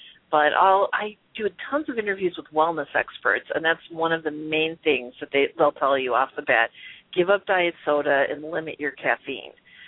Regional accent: Chicago, Illinois, United States; Growing up in the Midwest in Chicago, first of all, we didn't call it diet soda. We called it pop.

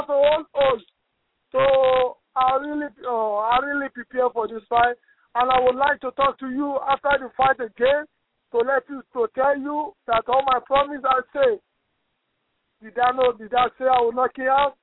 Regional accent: Nigeria; So now where I'm from Nigeria, we don't look either face to argue.

